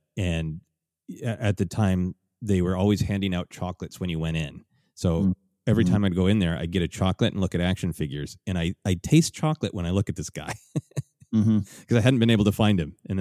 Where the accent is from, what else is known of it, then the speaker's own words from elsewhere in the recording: Minnesota, United States; growing up in Minnesota, a cold place